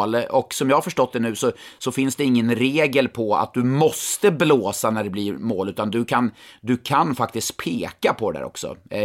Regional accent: Stockholm, Stockholm County, Sweden; för att jag är från Stockholm

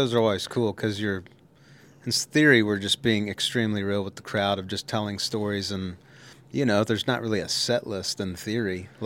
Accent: Texas, United States; And growing up in Texas, I'm like, I freaking won Songwriter of the Year with Wade and Heather.

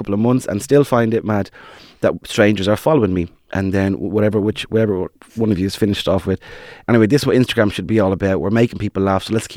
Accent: Harold's Cross, Leinster, Ireland; Harold's Cross.

